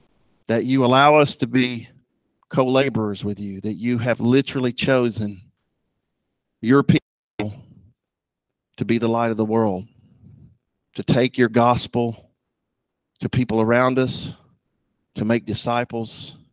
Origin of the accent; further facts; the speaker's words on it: the South, United States; So I use ain't on purpose. I am a Southerner.